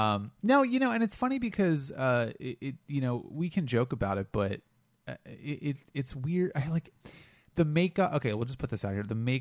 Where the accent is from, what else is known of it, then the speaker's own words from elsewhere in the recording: Delaware, United States; I grew up in Delaware, and you know, I when I was a kid, I used to say water instead of water, and I kind of trained myself out of that.